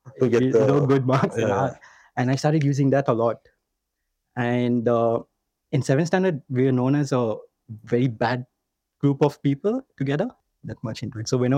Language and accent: English; Chennai, Tamil Nadu, India; I came from Chennai before that.